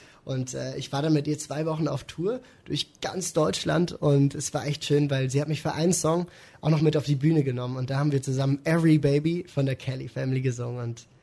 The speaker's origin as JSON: {"language": "German", "town": "Basel", "region": "Basel-Stadt", "country": "Switzerland", "tie": "born or raised there", "said": "Es geht um meine Heimat, es geht um Basel"}